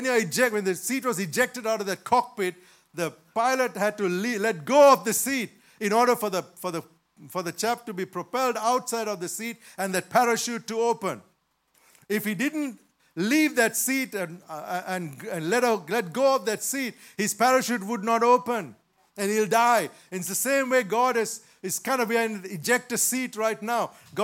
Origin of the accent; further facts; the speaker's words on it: Sri Lanka; moved away as an adult; now in United Kingdom; Then we moved from Sri Lanka to the United Kingdom about 33 years ago. That was an amazing, huge transition. Imagine that. I was 28 years of age.